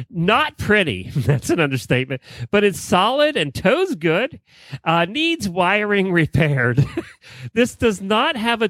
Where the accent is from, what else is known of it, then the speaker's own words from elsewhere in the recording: Ocala, Florida, United States; This is Ocala, my hometown.